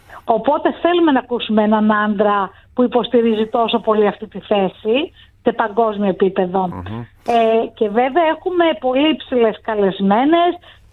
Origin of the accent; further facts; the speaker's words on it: Greece; Η πιο βασική επιδίωξη για μένα ως Ελληνίδα ήταν να φέρω ένα συνέδριο μαζί με το σύνδεσμο, προφανώς όλοι μαζί ως ομάδα, στην Ελλάδα